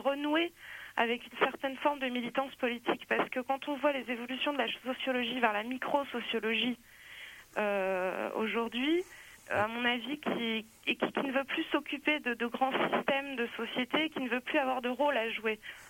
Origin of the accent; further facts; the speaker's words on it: Nanterre, Île-de-France, France; Si en plus je dis que je suis de Nanterre, mon prof va sûrement me repérer, là.